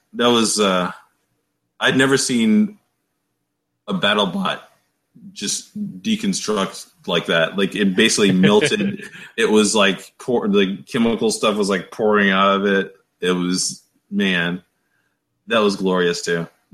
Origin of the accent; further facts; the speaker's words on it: Louisiana, United States; Well, I'm from Louisiana, but not all these motherfuckers are from